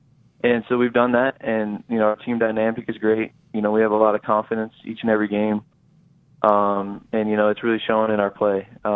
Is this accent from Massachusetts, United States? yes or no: no; Chandler, Arizona, United States; born there; being as I was born in Chandler